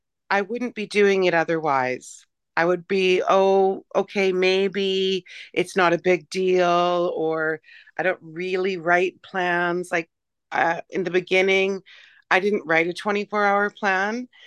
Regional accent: Vancouver, British Columbia, Canada; Vancouver, BC.

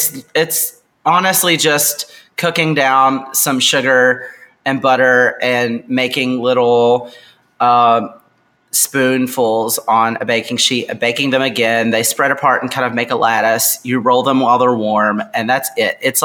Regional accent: the South, United States; I'm from the South, so it's kind of a lot of my family lives in Georgia.

